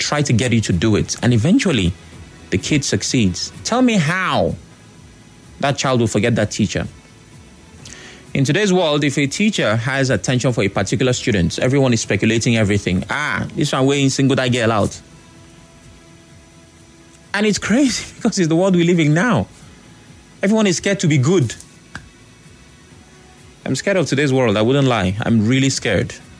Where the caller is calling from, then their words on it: Port Harcourt, Rivers, Nigeria; from Port Hackett.